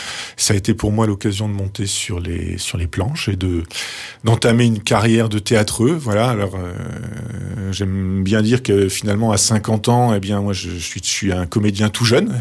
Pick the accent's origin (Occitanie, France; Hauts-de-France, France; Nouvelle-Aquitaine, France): Hauts-de-France, France; moi, je viens du Nord. Mon grand-père était mineur dans les mines de charbon à Lens.